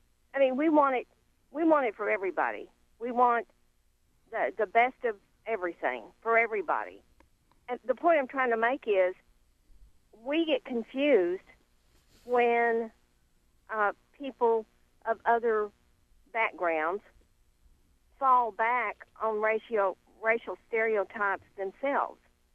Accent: Dallas, Texas, United States; I was brought up in Dallas. I was brought up in South Oak Cliff.

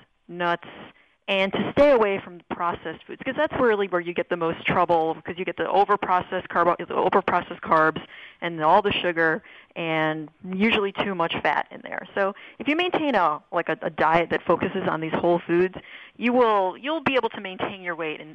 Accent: Northeast, United States; I grew up here in the Northeast, and I live in New York City. It's not exactly the soul food capital of the world.

